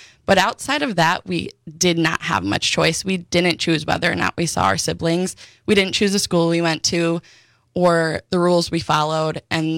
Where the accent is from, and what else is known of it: Milwaukee, Wisconsin, United States; born there; also born or lived in Hurley, Wisconsin